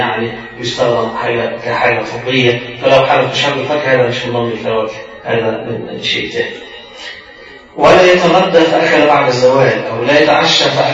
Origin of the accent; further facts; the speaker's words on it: Egypt; مش من الغدا عندنا إحنا أو كمصريين الغدا وقت الظهر هو ده الغدا